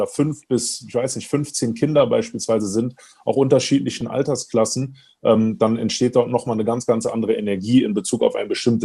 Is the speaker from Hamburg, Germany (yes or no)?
yes; Hamburg, Germany; also born or lived in Cologne; Ich bin damals in Hamburg geboren worden, bin dann in Hamburg auf eine Schule gekommen bis zur dritten Klasse und dann auch in der vierten Klasse in Köln zur Schule gegangen.